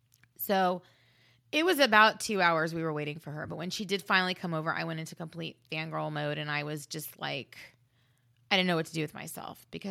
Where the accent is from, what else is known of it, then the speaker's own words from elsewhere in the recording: Florida, United States; I'm not properly prepared for this because I'm from Florida and there's not enough clothes to keep me warm.